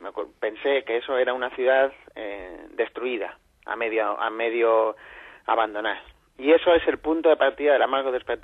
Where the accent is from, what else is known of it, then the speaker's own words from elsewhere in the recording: Madrid, Community of Madrid, Spain; yo soy madrileño, soy vallecano